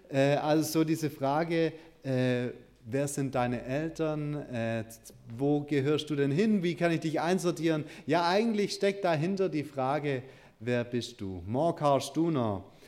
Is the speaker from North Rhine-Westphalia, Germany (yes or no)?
no; Baden-Württemberg, Germany; Ihr Lieben, auf der Alp, wo ich herkomme